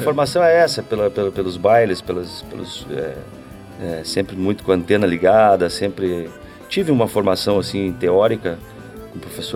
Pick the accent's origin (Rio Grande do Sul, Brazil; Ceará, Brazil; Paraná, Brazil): Rio Grande do Sul, Brazil; eu sou do Planalto Serrano Gaúcho, né? Lá onde o vento faz a curva, um dos lugares mais frios do Brasil